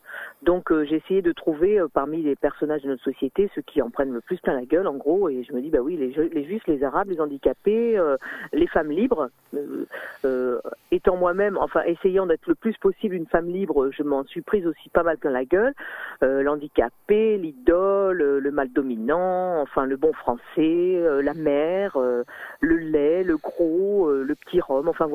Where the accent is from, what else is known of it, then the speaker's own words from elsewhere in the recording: Crest, Auvergne-Rhône-Alpes, France; moved away as an adult; now in Nantes, France; Parce que je suis née à Cré, donc j'ai passé 30 ans de ma vie dans la Drôme. Il se trouve que maintenant j'ai déménagé à Nantes, ça fait maintenant une dizaine d'années. Je suis partie de la Drôme il y a à peu près 15 ans.